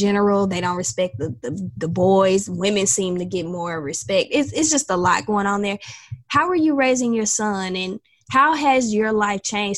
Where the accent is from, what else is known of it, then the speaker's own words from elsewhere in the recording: Pine Bluff, Arkansas, United States; also born or lived in Texas; now in New York, United States; Like, I'm from Pine Bluff, Arkansas, and people didn't support me. And, you know, I went to Texas. I don't think people supported the kid. But then I came all the way to New York, and then I did stuff.